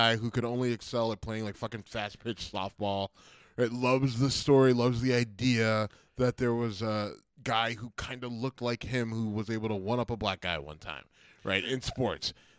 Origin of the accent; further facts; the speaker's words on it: Youngstown, Ohio, United States; I'm from Youngstown, Ohio. There's a large contingent of Notre Dame fans in Youngstown, Ohio.